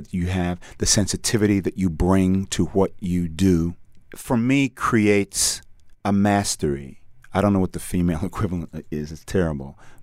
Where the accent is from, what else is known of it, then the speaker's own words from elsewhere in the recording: Trinidad, Trinidad & Tobago; You're from Caribbean? I'm from Trinidad.